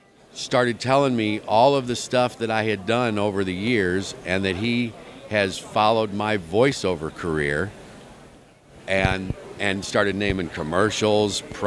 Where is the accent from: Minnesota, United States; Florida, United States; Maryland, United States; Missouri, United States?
Missouri, United States; St. Louis; I'm from St. Louis, and of course we just won the World Series, the Cardinals.